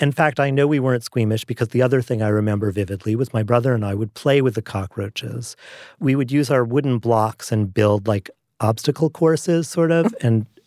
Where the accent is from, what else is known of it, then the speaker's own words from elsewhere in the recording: New York City, New York, United States; So I grew up in New York City.